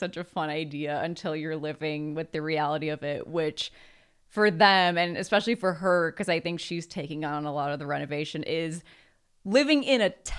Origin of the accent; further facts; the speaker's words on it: United States; Dude, I'm too American to know what type of building this is.